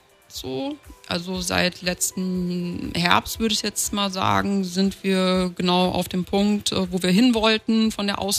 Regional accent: Mainz, Rhineland-Palatinate, Germany; now in Berlin, Germany; Genau, und bin dann 2012 nach Berlin gezogen. Ich komme ursprünglich aus Mainz

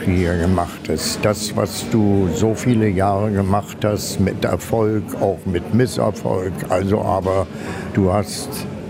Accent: Berlin, Germany; groß geworden in Schönhauser Allee, in der Carmen-Silber-Straße in Pankow, also kleinere Wohnungen.

